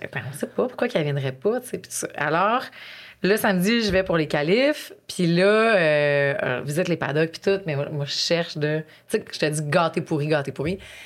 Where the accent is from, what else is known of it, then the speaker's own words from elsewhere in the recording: Dolbeau, Quebec, Canada; moi, je viens de Dolbeau, tu sais, je suis pas supposée là, de faire tout ça